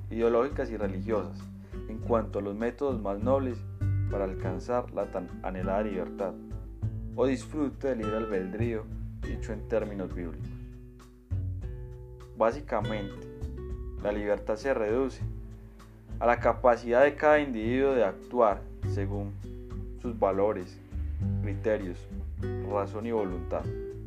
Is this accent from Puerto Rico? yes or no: no; Colombia; Como amante de esta y como colombiano, analizaré algunos principios de nuestra Constitución